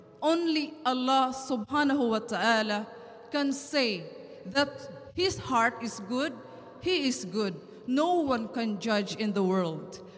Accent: Philippines; English is a second language; I'm from Philippines. I born Christian. Now, I am just a Muslim 1 year.

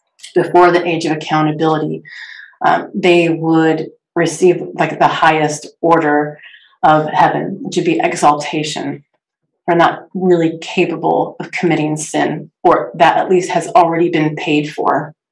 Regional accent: Clovis, California, United States; I grew up in Clovis, in the Fresno area.

